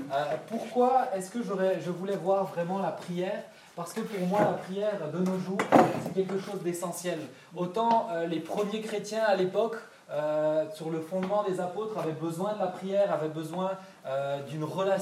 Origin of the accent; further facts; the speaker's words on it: Mulhouse, Grand Est, France; now in Switzerland; je viens de Mulhouse, je suis un Alsacien, puis j'habite en Suisse maintenant